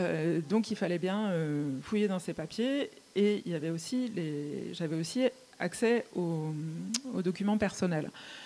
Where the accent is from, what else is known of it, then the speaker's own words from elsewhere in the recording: Paris, Île-de-France, France; born there; je suis née à Paris quand ma mère avait 37 ans